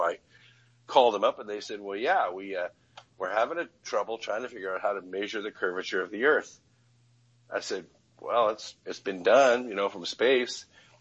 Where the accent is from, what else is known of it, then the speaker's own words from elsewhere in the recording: Pasadena, California, United States; No problem. I grew up in Southern California, Pasadena area.